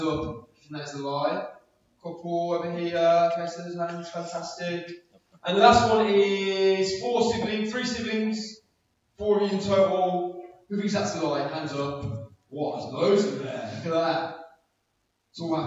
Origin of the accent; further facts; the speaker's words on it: Birmingham, West Midlands, United Kingdom; I'm a leader from Birmingham. I'm a Birmingham City fan